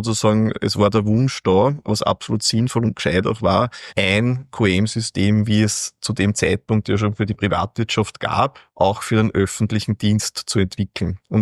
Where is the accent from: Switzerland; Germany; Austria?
Austria; wir als Österreicher kennen ja, CAF ist ein oft anderer Begriff